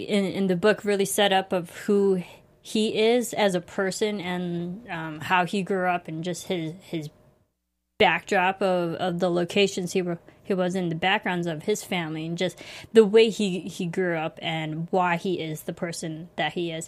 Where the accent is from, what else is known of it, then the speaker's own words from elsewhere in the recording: United States; I grew up in America. I'm, you know, pretty far removed from England and London and Ireland at that point